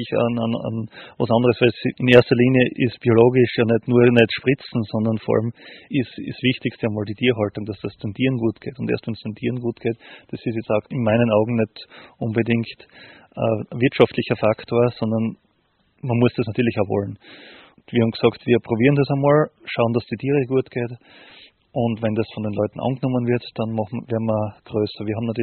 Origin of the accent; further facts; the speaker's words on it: Styria, Austria; weil ich bin ja aus der Steiermark, hört man vielleicht ein bisschen noch.